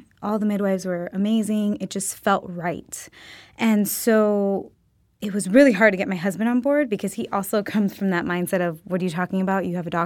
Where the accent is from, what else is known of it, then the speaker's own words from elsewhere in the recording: Miami, Florida, United States; now in Los Angeles, United States; I'm originally from Miami, Florida.